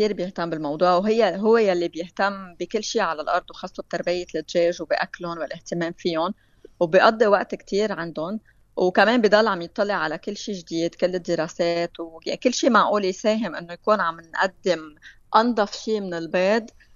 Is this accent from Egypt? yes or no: no; Lebanon; أنا مواطنة لبنانية